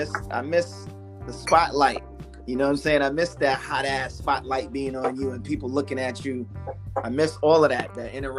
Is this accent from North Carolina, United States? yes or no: yes; North Carolina, United States; I'm from North Carolina.